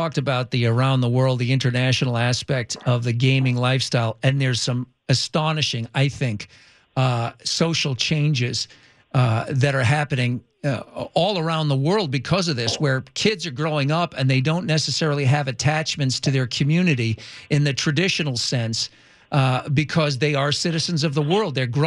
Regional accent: East Coast, United States; because I live out here and I grew up on the East Coast

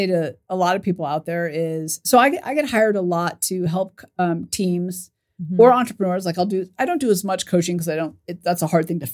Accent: California, United States; Because I grew up in California. So I kind of both coasts, right?

